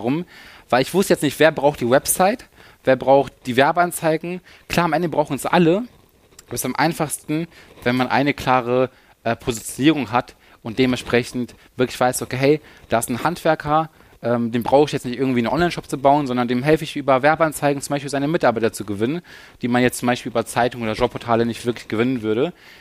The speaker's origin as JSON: {"language": "German", "region": "Lower Saxony", "country": "Germany", "said": "wir kommen aus der Nähe von Hannover"}